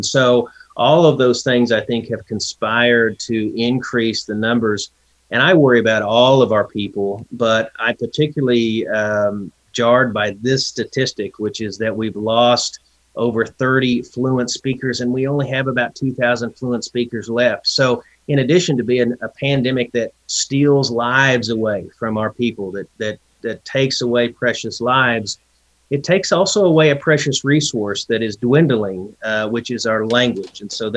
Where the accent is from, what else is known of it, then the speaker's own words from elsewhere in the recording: Claremore, Oklahoma, United States; born there; So I was born in 1975 in the Claremore, Oklahoma Indian Hospital, a federal installation.